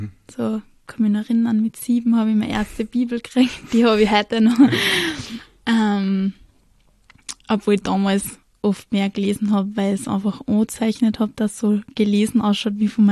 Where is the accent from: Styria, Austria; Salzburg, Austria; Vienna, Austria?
Salzburg, Austria; moved away as an adult; now in Upper Austria, Austria; Ich bin jetzt gerade 23 Jahre alt geworden. Ich komme ursprünglich aus dem Land Salzburg. Habe vor 1,5 Jahren geheiratet und bin nach Oberösterreich gezogen